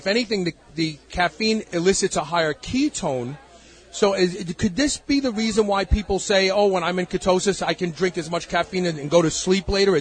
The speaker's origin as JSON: {"language": "English", "town": "Brooklyn", "region": "New York", "country": "United States", "said": "I'm from Brooklyn."}